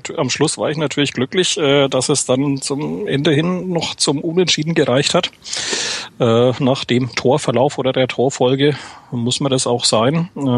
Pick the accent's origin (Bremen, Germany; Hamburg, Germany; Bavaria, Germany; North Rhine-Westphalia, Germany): Bavaria, Germany; accent: Franconian; Wie man an der Aussprache sicherlich hören kann, komme ich aus Franken. Ich vertrete also Lothar Matthäus Dialekt.